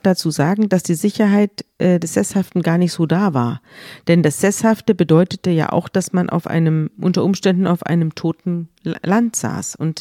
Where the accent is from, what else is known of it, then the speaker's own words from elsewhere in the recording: Munich, Bavaria, Germany; wir kommen ja beide aus München